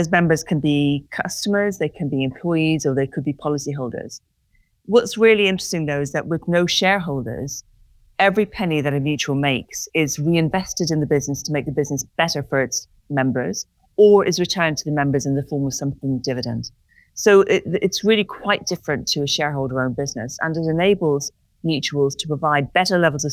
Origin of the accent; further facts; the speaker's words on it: Ireland; I grew up in Ireland at the end of the 1980s.